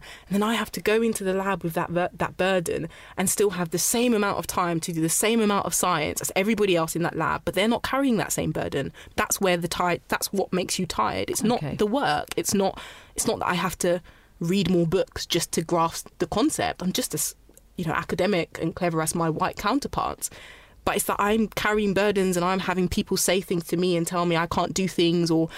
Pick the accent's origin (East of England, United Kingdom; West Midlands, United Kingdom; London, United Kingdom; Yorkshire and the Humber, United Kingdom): London, United Kingdom; You know, I am Black and I'm a woman as well. And I'm from South London. I'm from Ghana.